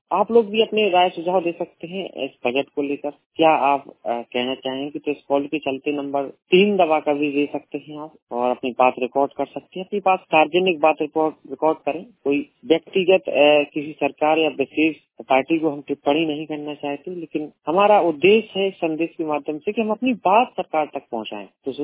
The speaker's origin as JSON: {"language": "Hindi", "town": "Jhansi", "region": "Uttar Pradesh", "country": "India", "said": "मैं झांसी से हूँ"}